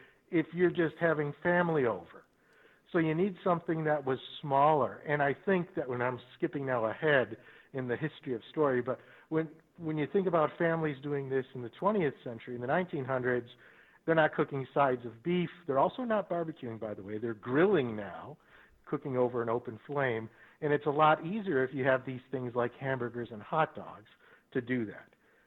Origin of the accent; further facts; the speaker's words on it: Buffalo, New York, United States; born there; And I was born in Buffalo, New York.